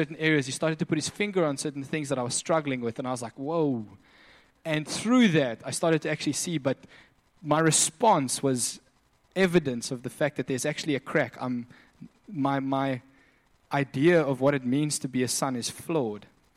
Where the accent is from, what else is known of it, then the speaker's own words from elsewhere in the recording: Namibia; we grew up in Namibia